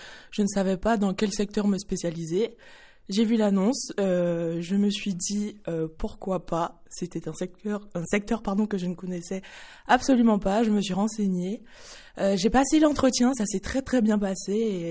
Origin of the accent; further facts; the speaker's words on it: Guadeloupe; Alors, je suis originaire de la Guadeloupe, donc dans 10 ans, j'aimerais bien pouvoir y retourner et vivre de mon métier comme il se doit là-bas.